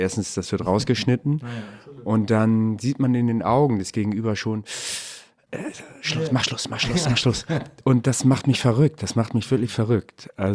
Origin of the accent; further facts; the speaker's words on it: Hamburg, Germany; ich bin Hamburger